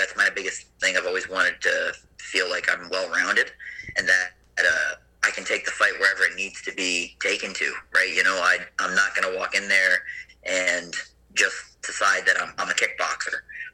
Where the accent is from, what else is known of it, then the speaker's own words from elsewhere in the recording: Newfoundland and Labrador, Canada; now in Halifax, Canada; I've lived in Labrador for 3 years of my life. I grew up in Newfoundland, born. I've been spending summers out there for like a month at a time. And then now living here in Halifax, Nova Scotia